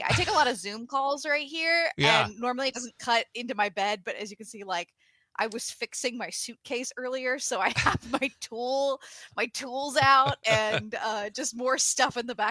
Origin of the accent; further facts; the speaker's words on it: Virginia, United States; I kind of grew up in the Naperville, I grew up in Fairfax County, which is the like Naperville to Chicago kind of relationship.